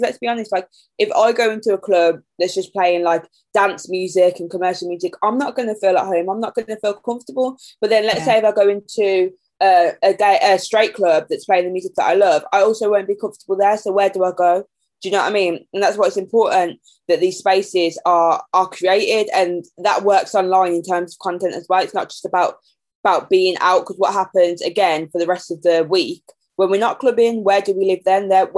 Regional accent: Birmingham, West Midlands, United Kingdom; now in London, United Kingdom; I'm from Birmingham, so I'm very lucky there is a black queer community there. The same with, like, now I live in London, there's one there.

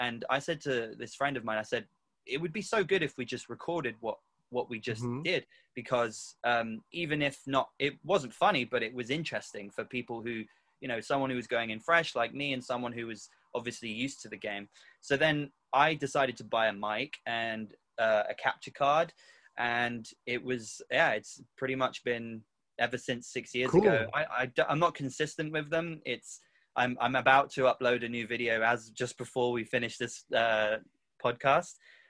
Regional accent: London, United Kingdom; My parents, they still live in London. I am originally from London, but yeah, I spend most of my time up here now

